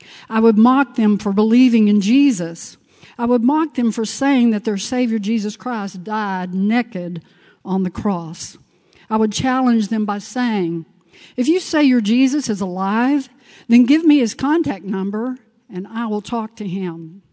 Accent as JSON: {"language": "English", "region": "Texas", "country": "United States", "said": "I'm a Texan."}